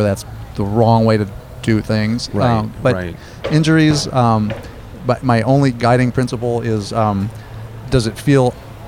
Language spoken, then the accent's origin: English; Ithaca, New York, United States; I grew up in Ithaca, New York.